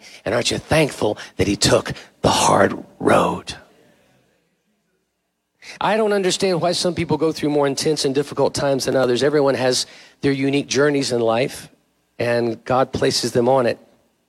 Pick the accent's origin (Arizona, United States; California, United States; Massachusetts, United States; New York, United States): California, United States; We couldn't quite get over there when I grew up in California